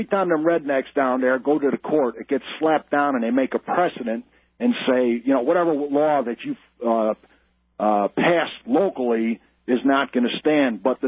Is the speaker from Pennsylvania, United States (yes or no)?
no; Indiana, United States; now in Texas, United States; And because I'm from Indiana, and in this state, it's kind of like a library card.